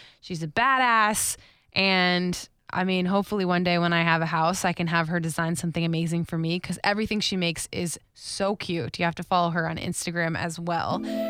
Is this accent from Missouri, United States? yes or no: no; West Palm Beach, Florida, United States; One of my cousins lives in D.C., and we're from West Palm Beach, like South